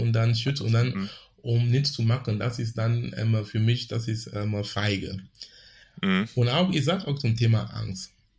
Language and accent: German; Cameroon; now in Hamburg, Germany; ich sitze in Hamburg. Du kannst genau wo hier sein oder in Afrika sein, wo ich herkomme, in Kamerun.